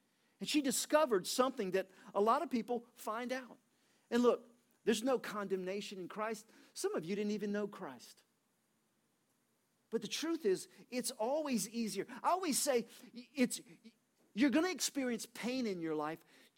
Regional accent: Louisiana, United States; And so we're both from Louisiana, so we very rarely see snow.

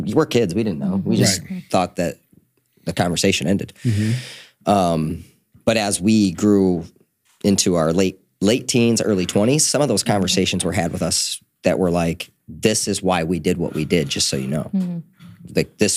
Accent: Dryden, New York, United States; I said Ithaca is where my dad's church was, but I grew up in Dryden, which is a really small town.

